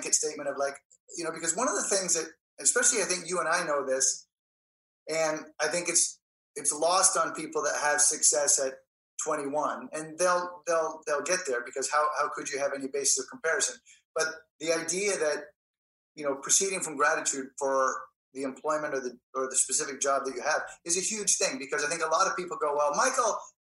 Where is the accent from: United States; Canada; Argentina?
Canada; I'm Canadian. I got cast out of Canada.